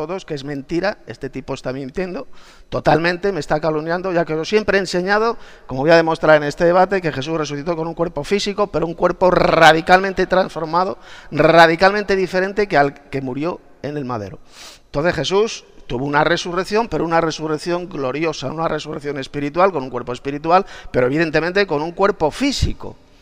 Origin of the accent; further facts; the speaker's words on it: Spain; soy de España